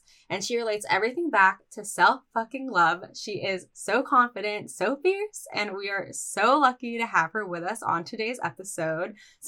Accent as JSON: {"language": "English", "country": "Philippines", "said": "Okay. So here's the thing. I'm Filipino."}